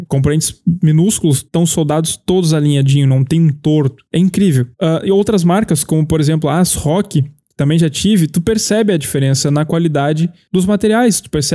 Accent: Brazil; nós moramos no Brasil, não eu agora, mas enfim, sou brasileiro e me sinto morando no Brasil sempre.

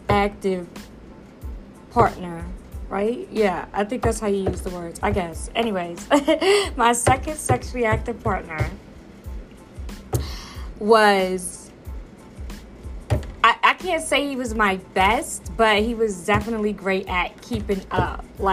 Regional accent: Brooklyn, New York, United States; Not Coney Island, but I am from Brooklyn, New York. From the sty, if you're wondering.

